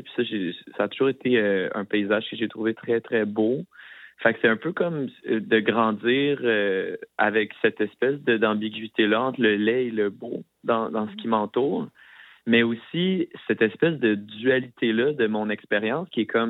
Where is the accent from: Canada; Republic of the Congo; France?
Canada; Saint-Hyacinthe, Quebec; Moi, j'ai grandi à Saint-Hyacinthe. Fait que c'est un peu cette adolescence-là dans un environnement transitoire, très... tu sais, comme... C'est très... comme banlieue.